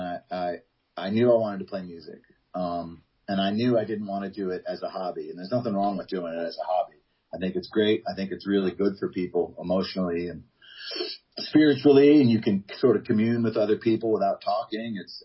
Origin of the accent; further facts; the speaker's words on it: Georgia, United States; the fact that we're from Georgia, people think that we're like these hicks and it's just like, it's just not the case, man.